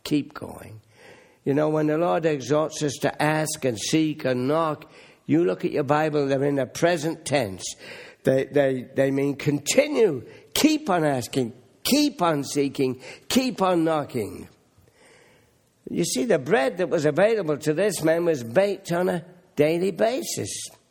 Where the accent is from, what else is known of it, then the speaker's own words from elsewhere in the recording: England, United Kingdom; I'm an Englishman. I grew up in the Second World War. I'm an old guy now.